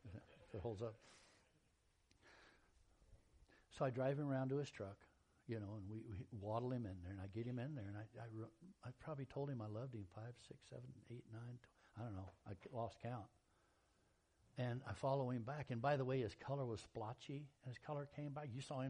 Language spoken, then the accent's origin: English; Texas, United States; Dude, I'm from Texas.